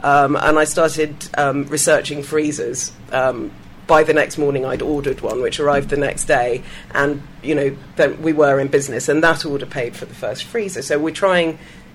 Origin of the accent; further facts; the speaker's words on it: Belgium; I grew up in Belgium. I've always been fascinated by food.